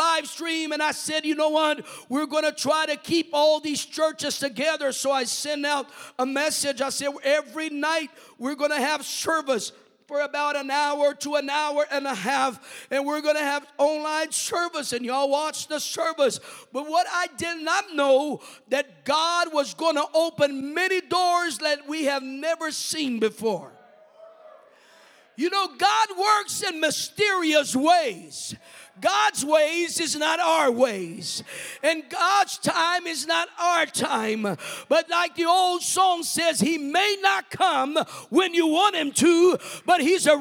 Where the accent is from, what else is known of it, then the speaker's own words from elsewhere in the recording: Brazil; English is a second language; I was born and raised in Brazil. I'm a dual citizen because of my mother.